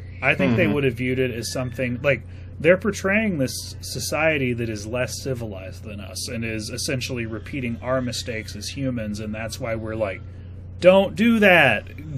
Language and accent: English; Texas, United States; Yeah, I mean, that's part of my riot as a Texan.